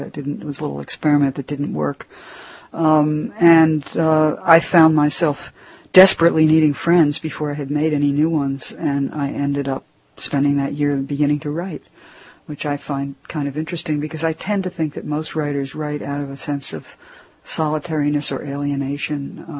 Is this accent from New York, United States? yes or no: yes; Mount Vernon, New York, United States; also born or lived in Philadelphia; The sort of central years of my childhood I think of as in Mount Vernon, New York.